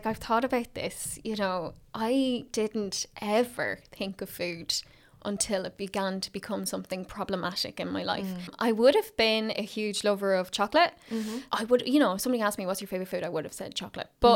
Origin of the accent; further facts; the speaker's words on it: Drogheda, Leinster, Ireland; I grew up in County Louth in Drogheda. I'm 27.